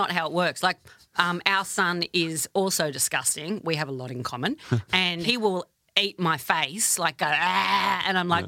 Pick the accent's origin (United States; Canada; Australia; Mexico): Australia; I'm Australian